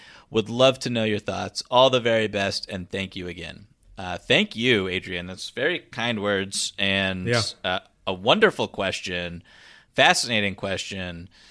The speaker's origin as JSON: {"language": "English", "town": "Toronto", "region": "Ontario", "country": "Canada", "tie": "born or raised there", "said": "My hometown, Toronto Raptors, have made it clear"}